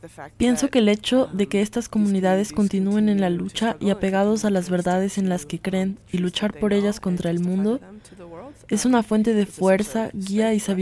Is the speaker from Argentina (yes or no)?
no; United States; soy de los Estados Unidos.